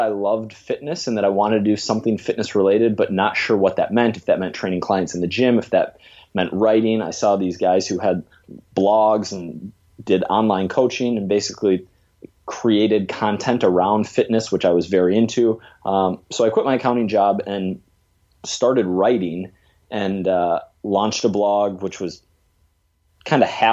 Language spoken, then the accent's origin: English; Minnesota, United States; now in New York, United States; So I'm a strength coach who lives in New York, and I guess the very quick background is I grew up in the Midwest in Minnesota